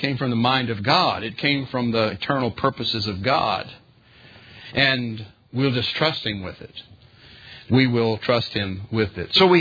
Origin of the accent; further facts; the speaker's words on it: United States; born there; here I was born in America. I didn't have much to say about it. I just was.